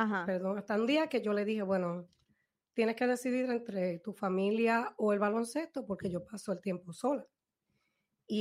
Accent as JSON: {"language": "Spanish", "country": "Puerto Rico", "tie": "born or raised there", "also_born_or_lived": "Baltimore, United States", "said": "yo nací en Baltimore, Maryland, y como tú me dijiste, pues mis padres pues fueron, son puertorriqueños. Nosotros regresamos a Puerto Rico como a la edad, cuando yo tenía como un año de edad. Nos fuimos para Puerto Rico y allí pues comencé a dar mis primeros pasos."}